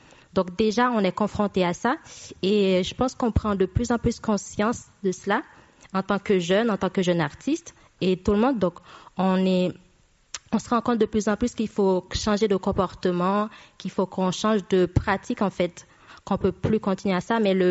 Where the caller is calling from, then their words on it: Haiti; je dirais que je parle depuis Haïti, du coup, comme je suis haïtienne